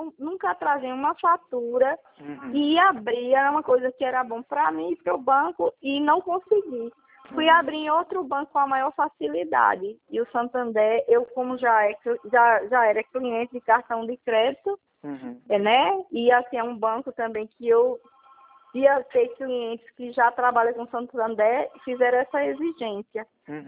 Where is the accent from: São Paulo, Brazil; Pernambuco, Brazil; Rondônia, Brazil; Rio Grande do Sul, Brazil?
Pernambuco, Brazil; Petrolina; eu sou de Petrolina, eu sou de Petrolina.